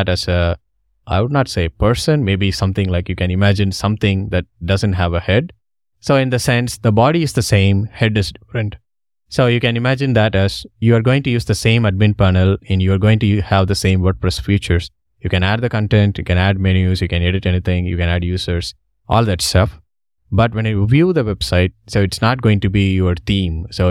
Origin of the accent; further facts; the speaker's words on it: India; also born or lived in Philippines; I'm from India and also I'm from Philippines. So I'd say I live in both countries.